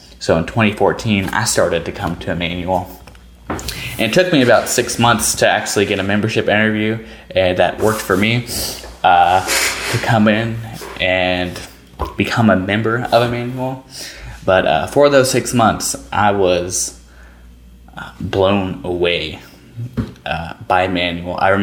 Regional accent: Kentucky, United States; I'm from Kentucky, not Alabama.

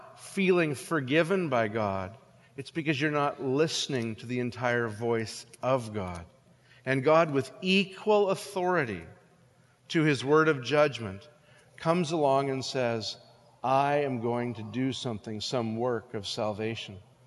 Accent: Western Canada, Canada; Now, I'm from Western Canada, so I'm a little bit of a mountain snob.

